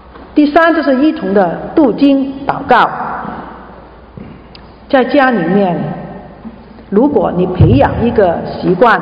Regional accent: Hong Kong; 我南方人，我是香港来的，我们的家里面传统不一样，

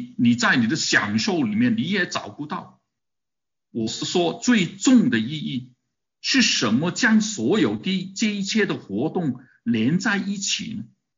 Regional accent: Guangdong, China; 我们广东人呢 就香港人就很喜欢啊

